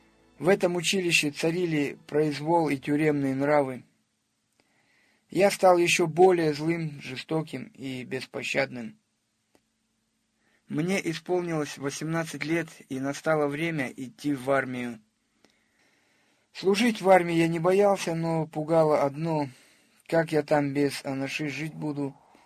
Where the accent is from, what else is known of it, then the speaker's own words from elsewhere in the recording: Karaganda, Karaganda Region, Kazakhstan; Родился я в Казахстане, в городе Караганда, в 1968 году, в самом так называемом бандитском районе Новый Майкудук.